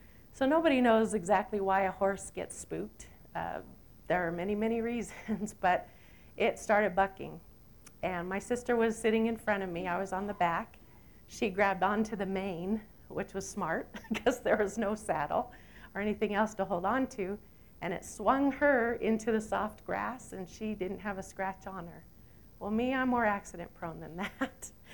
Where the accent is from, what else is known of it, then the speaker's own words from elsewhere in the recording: California, United States; The city I grew up in California didn't have facilities in that hospital to properly take care of me.